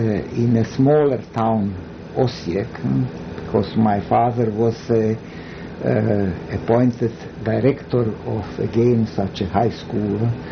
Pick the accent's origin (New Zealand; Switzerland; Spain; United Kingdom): Switzerland; Zurich; English is a second language; also born or lived in Sarajevo, Bosnia and Herzegovina; now in United States; And I said, Zurich.